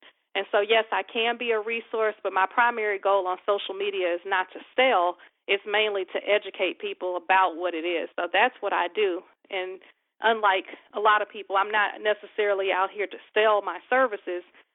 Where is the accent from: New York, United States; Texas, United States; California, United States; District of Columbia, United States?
Texas, United States; Houston; now in Maryland, United States; I'm actually originally from Houston, Texas.